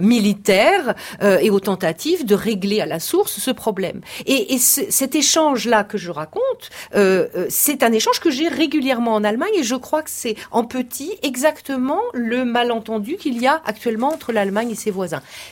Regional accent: France; moi en tant que Française

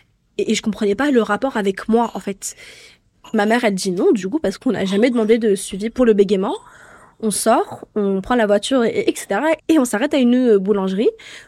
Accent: Tunisia; also born or lived in France; Je suis née en France, mais quand j'étais petite, je vivais en Tunisie, jusqu'à mes 9 ans. Et j'ai commencé mes études là-bas.

